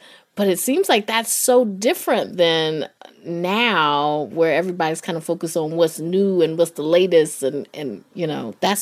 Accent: Durham, North Carolina, United States; I grew up in Durham.

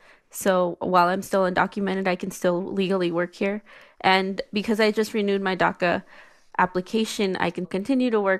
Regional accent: Utah, United States; I am American. I am and always a Utahn.

